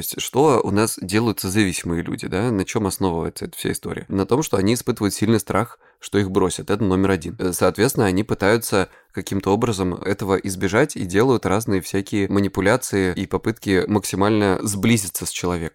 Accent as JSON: {"language": "Russian", "region": "Krasnodar Krai", "country": "Russia", "said": "мне 37 лет, я психолог, я мужик, я лысый, я с Кубани."}